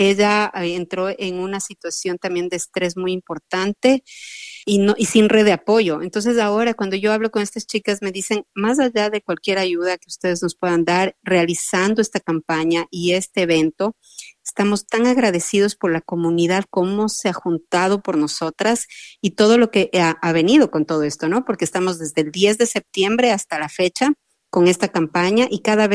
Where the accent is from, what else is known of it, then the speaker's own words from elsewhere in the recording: Ecuador; yo soy ecuatoriana